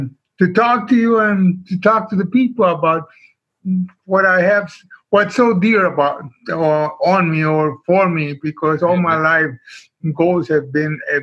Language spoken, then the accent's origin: English; Mexico; also born or lived in Minnesota; now in United States; I came from Mexico and I worked in the fields and I worked in the factories and I worked in everything else. And then I came to Minnesota and I worked in the packing house